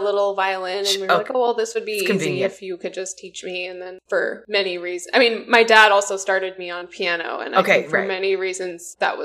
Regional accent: Seattle, Washington, United States; Sure. So I'm from Seattle, and I come from a musical family.

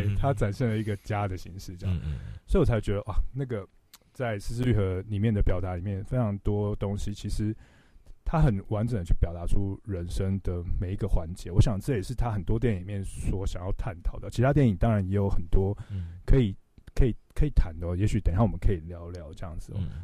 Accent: Taiwan; 那后来到了实际的我们台湾人会做一些法会的过程嘛

